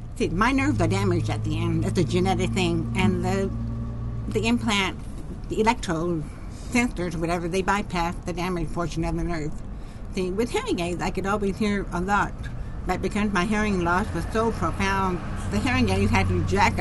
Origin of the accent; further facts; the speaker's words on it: Warrenton, United States; Yeah, I grew up in Warrenton. Yeah, and my family had been in this area for quite a long time. I went to Warrenton Elementary School, the junior high. Warrenton High School.